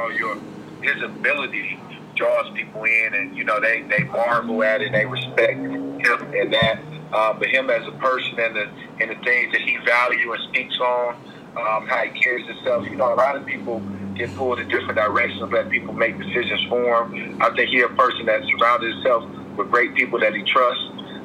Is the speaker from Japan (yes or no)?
no; Chicago, Illinois, United States; You know, at the young days, growing up in Chicago